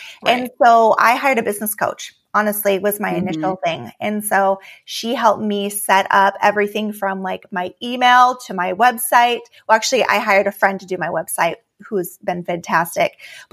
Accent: Alaska, United States; So I grew up in Alaska, and it's a very hard place to live because of there's not very many people.

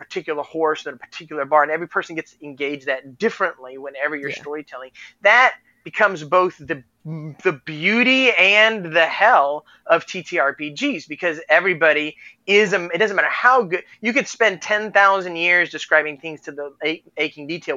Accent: Texas, United States; I remember the first time I ever saw the Mississippi, I'm from Texas.

